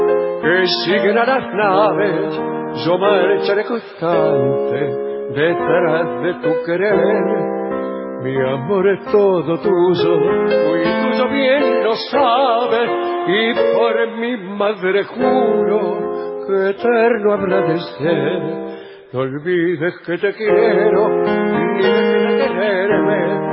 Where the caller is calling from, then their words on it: Presidencia Roque Sáenz Peña, Chaco, Argentina; Bueno, buenas noches … de Saespeña.